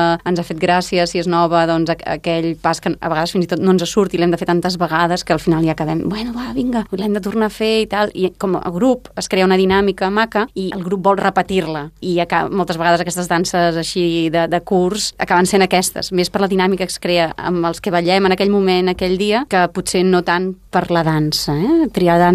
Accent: Catalonia, Spain; Nosaltres, com a catalans, estem acostumats a un tipus de danses, a uns compassos i a uns passos.

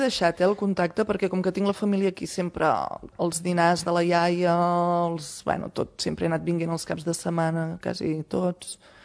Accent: Sant Celoni, Catalonia, Spain; moved away as an adult; ja no visc aquí, vaig marxar molt jove de Sant Celoni. Bueno, jove, a la teva majoria d'edat. Llavors, vaig marxar, clar, he fet molta vida cap a les comarques de Girona

